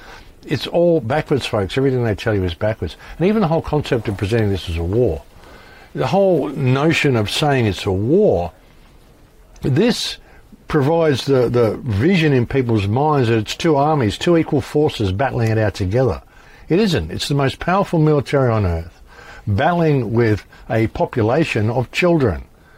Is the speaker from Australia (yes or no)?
yes; Australia; I'm just an Australian, you know.